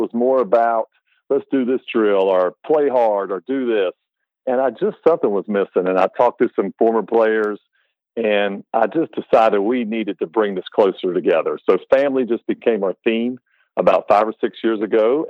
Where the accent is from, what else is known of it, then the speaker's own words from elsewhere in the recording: North Carolina, United States; Well, I grew up in North Carolina and went to Lenoir Ryan University. It's a Division II school in Hickory, North Carolina.